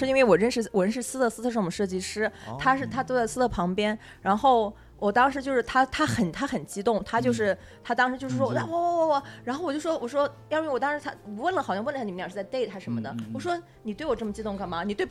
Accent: Nanjing, Jiangsu, China; 因为我是南京人，就是烤鸭对南京人来说是一个非常非常重要的东西

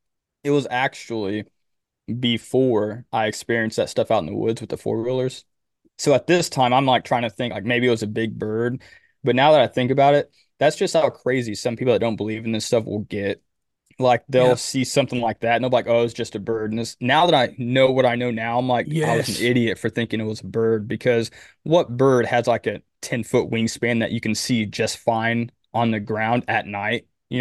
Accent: United States; which I know you're from the UK and I'm from the States

